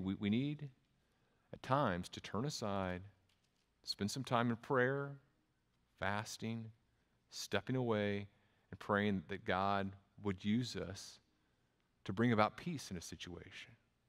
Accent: Texas, United States; accent: Texas; That's my Texas accent. I don't know how to say it right.

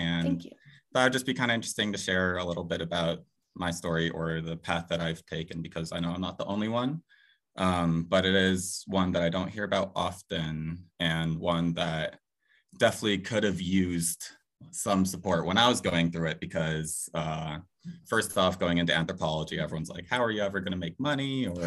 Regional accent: Florida, United States; growing up in Central Florida, didn't really know any other Brazilians, but there was a huge Hispanic population.

